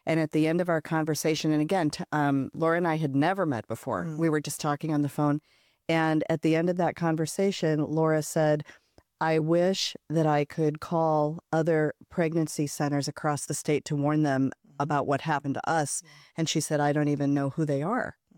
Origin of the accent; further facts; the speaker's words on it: Omaha, Nebraska, United States; So I grew up in Omaha, the oldest of six kids.